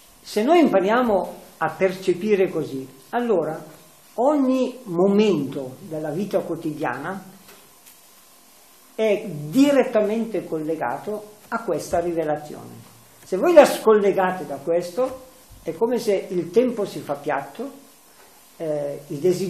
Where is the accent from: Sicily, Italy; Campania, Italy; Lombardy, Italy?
Lombardy, Italy; Como; in dialetto comasco, io sono di Como, in dialetto comasco